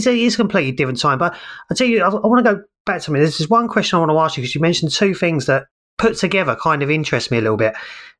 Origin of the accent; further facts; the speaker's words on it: Cheam, London, United Kingdom; Yeah, I'm from Cheam.